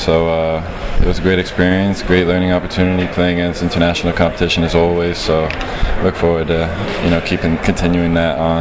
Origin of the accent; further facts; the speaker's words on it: Canada; because I've been born and raised in Canada